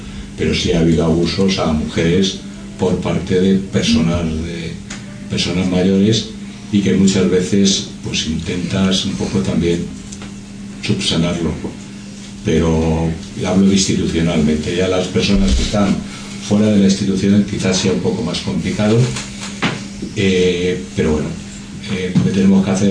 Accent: Madrid, Community of Madrid, Spain; por lo menos los que somos de aquí de Madrid, sí deberíamos conocerlo

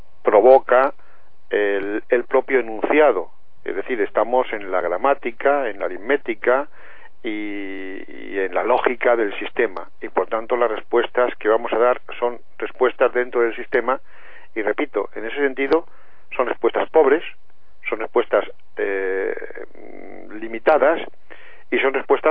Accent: Spain; El ataque a una economía relativamente grande, como la española, somos el octavo, el noveno país industrial del mundo

